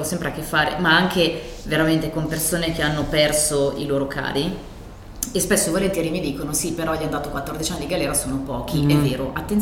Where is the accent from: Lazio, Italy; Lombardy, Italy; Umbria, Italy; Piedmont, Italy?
Lombardy, Italy; Milan; Noi appunto registriamo a Milano, siamo di Milano